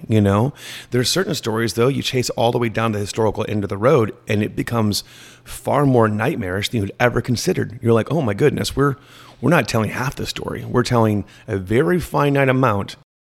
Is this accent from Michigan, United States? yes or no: yes; Michigan, United States; So I grew up in the Northwoods of Michigan with literally 4 feet of snow